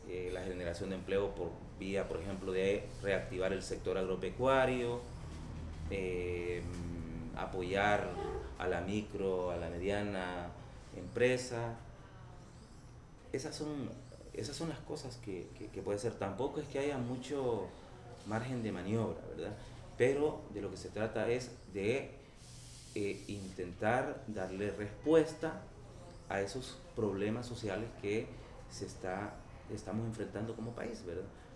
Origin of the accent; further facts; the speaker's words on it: El Salvador; es el mejor escenario que podríamos tener como salvadoreños y como salvadoreñas.